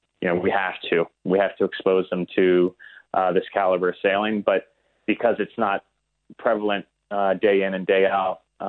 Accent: United States; I'm an American.

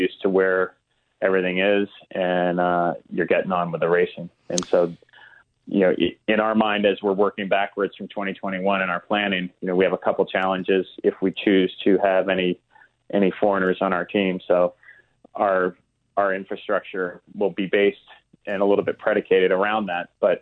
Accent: United States; I'm an American.

